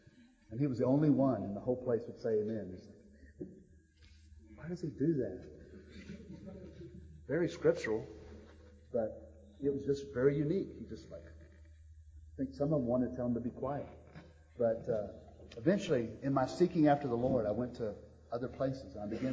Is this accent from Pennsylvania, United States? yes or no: no; Texas, United States; moved away; You know, I came from Texas, and, you know, there's things. When I got to California, man, avocados everywhere.